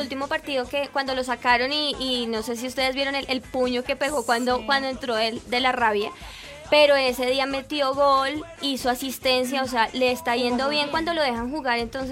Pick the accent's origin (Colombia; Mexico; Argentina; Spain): Colombia; todo el restaurante estaba llorando por el dolor como colombiano